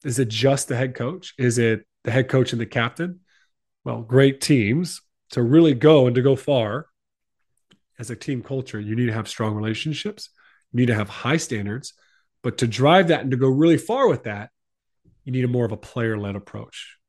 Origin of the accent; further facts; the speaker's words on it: United States; that's not just an American concept here, you know, being the American here.